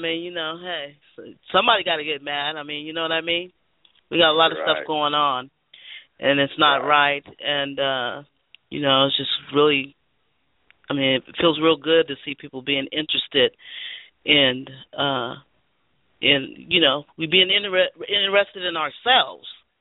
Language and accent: English; Fresno, California, United States; I'm from Fresno. California.